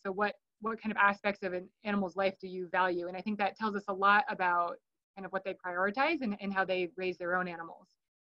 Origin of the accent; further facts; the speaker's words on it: Rhode Island, United States; now in Colorado, United States; I grew up actually in Rhode Island, so totally different than where I am now in Colorado.